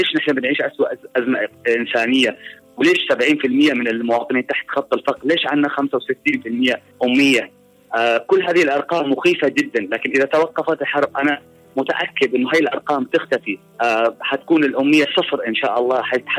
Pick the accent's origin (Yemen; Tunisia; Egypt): Yemen; بلدنا اليمن بلد بكر.